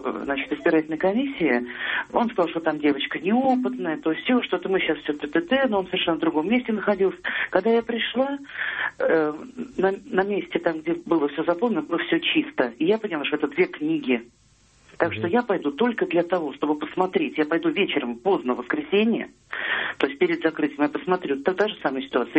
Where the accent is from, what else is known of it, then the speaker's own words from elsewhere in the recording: Moscow, Russia; я из Москвы.